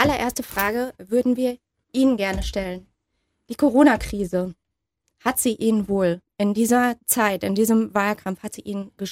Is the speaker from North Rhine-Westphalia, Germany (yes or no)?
yes; Hamm, North Rhine-Westphalia, Germany; Seit 2018 arbeite ich in Hamm. Ich komme aus Hamm, habe aber inzwischen hier in die Lokalredaktion gewechselt